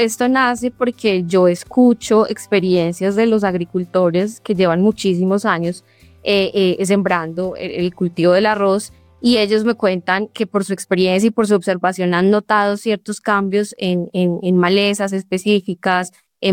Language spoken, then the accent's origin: Spanish; Yopal, Casanare, Colombia; also born or lived in Villavicencio; oriunda de los Llanos Orientales, nacida en Villavicencio Meta, criada en Yopal, Casanare, y crecí rodeada de cultivos de arroz.